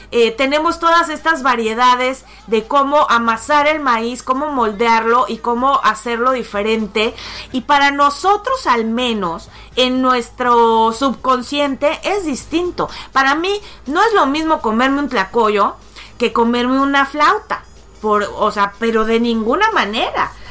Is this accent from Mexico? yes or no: yes; Mexico; hay cosas que no se pueden dar de ninguna manera en nuestra cabeza como mexicanos